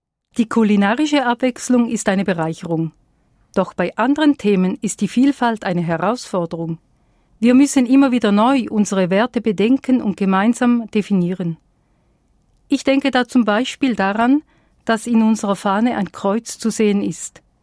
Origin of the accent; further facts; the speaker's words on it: Switzerland